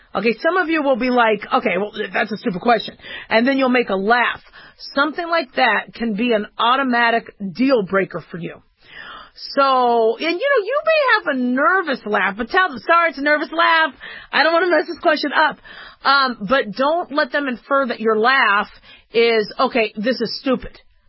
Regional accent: Las Vegas, Nevada, United States; Okay, so, I'm from Vegas.

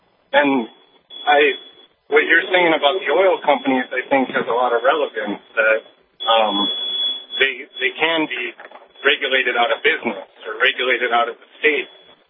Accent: Detroit, Michigan, United States; moved away as an adult; I moved here from Detroit when I was 25, and one of the main reasons was because of the crash of the automotive industry.

